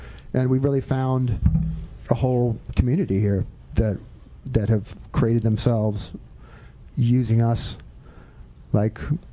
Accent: Charlottesville, Virginia, United States; moved away as an adult; now in New York, United States; Well, I moved to New York I was a playwright from Charlottesville, and I moved to New York to be a playwright.

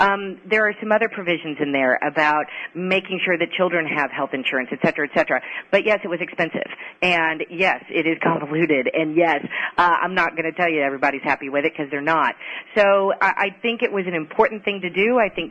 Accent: United States; while as an American and as a Democrat, I wholeheartedly, frankly, support what the president said about the freedom of religion

